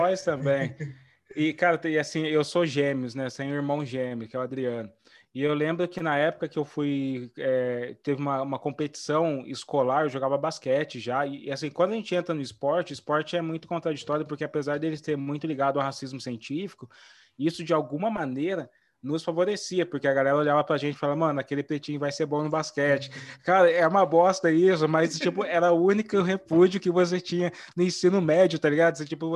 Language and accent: Portuguese; Brazil; Que eu cresci no Morro de Itagaçaba.